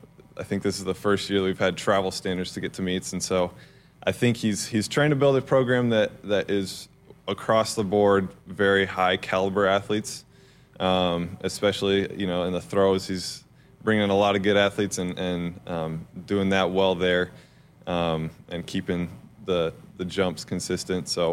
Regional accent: Sterling, Kansas, United States; So, I'm from Sterling, Kansas, about an hour outside of Wichita. I'm actually not in the city limits of Sterling. I grew up on a farm.

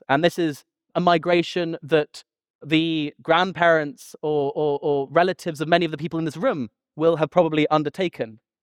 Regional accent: Delhi, India; I think growing up in Delhi, as soon as I began talking about my work, it gradually became clear that almost every single friend I had had some sort of partition story.

